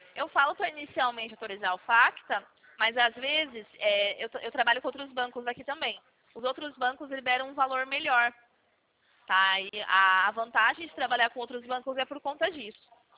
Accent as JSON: {"language": "Portuguese", "town": "Cosmópolis", "region": "São Paulo", "country": "Brazil", "said": "Da região de Campinas, de Cosmópolis, perto de Paulínia, aqui da refinaria."}